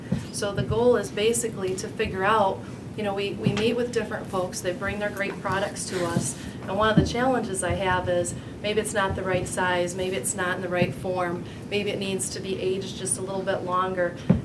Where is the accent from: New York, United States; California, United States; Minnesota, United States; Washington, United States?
New York, United States; I grew up in Western New York on a fairly large dairy farm, graduate of Cales, 89.